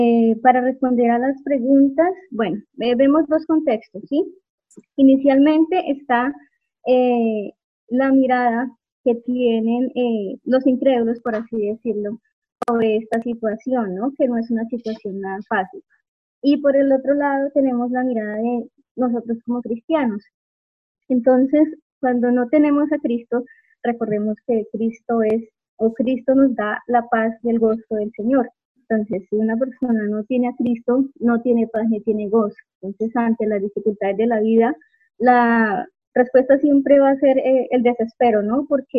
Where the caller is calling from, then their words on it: Agua de Dios, Cundinamarca, Colombia; Soy invitada de Diana Beltrán. Me estoy conectando desde el municipio de Agua de Dios, Cundinamarca.